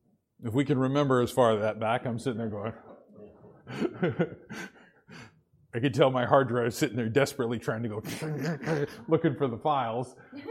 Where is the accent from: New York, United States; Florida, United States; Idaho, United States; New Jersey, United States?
Idaho, United States; Boise; I grew up in Boise, Idaho for a while, and I'm very familiar with what Mormons believe.